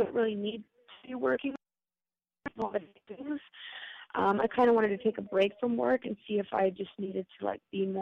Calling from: Connecticut, United States; From Connecticut.

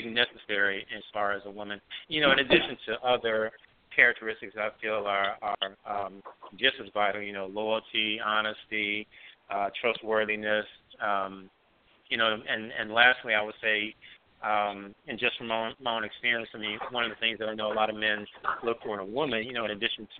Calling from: Atlanta, Georgia, United States; Calling from Atlanta.

